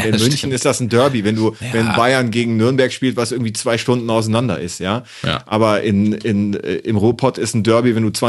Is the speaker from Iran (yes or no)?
no; Argentina; accent: Argentine; Weil ich habe ja einen argentinischen Akzent und der dringt dann immer durch bei so spanischen Namen.